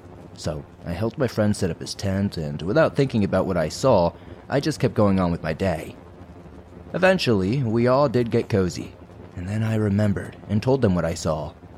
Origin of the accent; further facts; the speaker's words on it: Rocky Mountains, United States; Growing up in the Rocky Mountains and graduating from a college in western Montana, I was not a stranger to hiking or camping in the slightest.